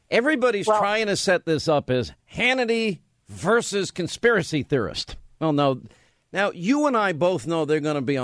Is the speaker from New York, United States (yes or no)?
yes; Franklin Square, New York, United States; really close to my hometown where I grew up, Franklin Square, Long Island, New York